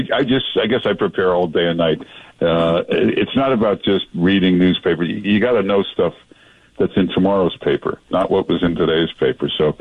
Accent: Midwest, United States; I'm from the Midwest. I like hearing Midwestern stuff, Middle America kind of stuff.

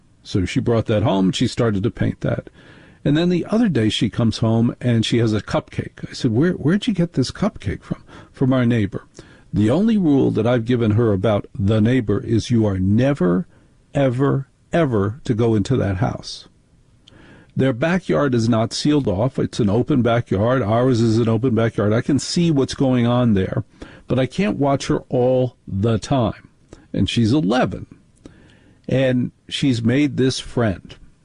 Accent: Manhattan, New York, United States; I don't know how to say it because I am from Manhattan. In Manhattan, all of these unspoken rules were taken care of.

